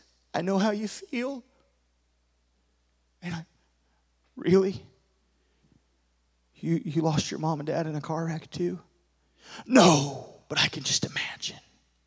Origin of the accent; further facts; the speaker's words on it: Illinois, United States; Because I grew up in farmland. I grew up in Illinois, where just a bunch of farmers, a little rural community.